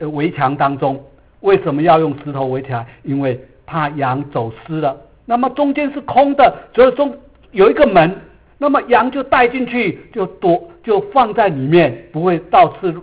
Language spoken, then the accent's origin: Chinese; China; now in United States; 就好比今天我们在美国，我们中国人的父母也认定，如果我的孩子不是当医生，不是当律师，不是当会计师